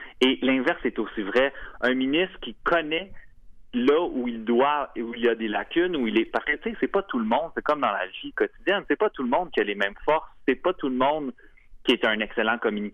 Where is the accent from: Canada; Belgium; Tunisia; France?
Canada; Quebec; pour aller chercher les sommes qui nous reviennent en tant que Québécois et Québécoises